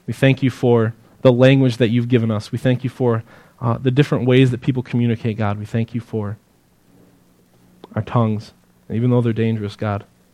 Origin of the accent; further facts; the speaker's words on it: Elmira, New York, United States; I was back in my hometown in Elmira.